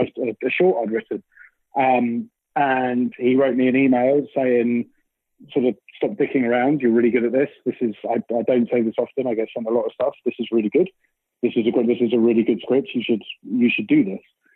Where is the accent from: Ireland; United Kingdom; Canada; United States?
United Kingdom; London; I grew up in London and I sort of fell in love with theatre actually when I was a kid.